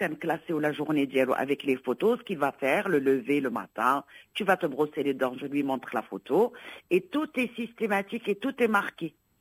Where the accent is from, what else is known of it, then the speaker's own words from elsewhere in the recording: Bordeaux, Nouvelle-Aquitaine, France; Ici, je suis de Bordeaux.